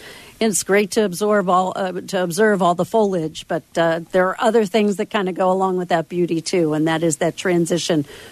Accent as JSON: {"language": "English", "region": "Pennsylvania", "country": "United States", "tie": "born or raised there", "said": "And I grew up back in Pennsylvania, and we always went to the East Coast."}